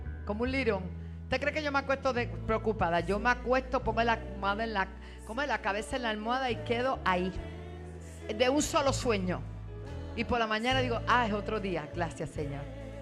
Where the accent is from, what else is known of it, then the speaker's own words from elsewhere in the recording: Puerto Rico; bendigo mi tierra, bendigo a Puerto Rico, bendigo este suelo